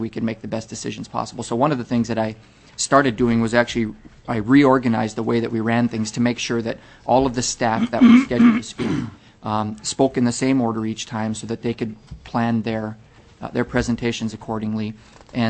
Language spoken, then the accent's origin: English; Fort Yukon, Alaska, United States; from Fort Yukon, Alaska.